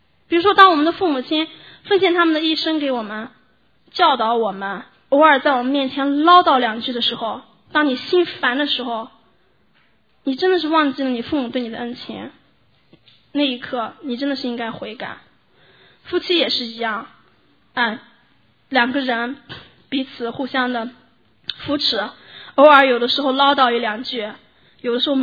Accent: Xinjiang, China; 我这个人就我是新疆人，所以别人说，哦，蛮夷之地来的女子。所以我确实有点这个蛮味儿。

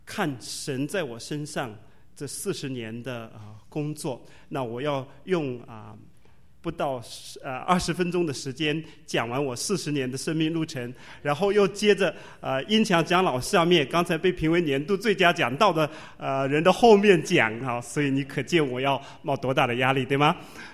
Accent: Ningbo, Zhejiang, China; also born or lived in Changchun; 我是在宁波长大，那我到了东北

